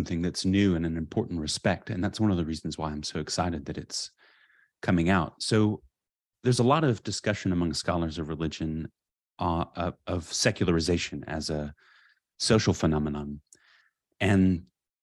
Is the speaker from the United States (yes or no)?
yes; California, United States; I mean, I grew up in California in a suburb, and I was raised in a religious community.